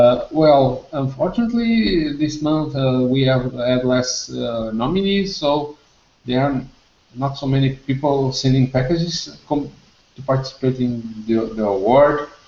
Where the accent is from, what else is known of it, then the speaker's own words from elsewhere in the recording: Portugal; English is a second language; I'll be spending Christmas in my home country, Portugal.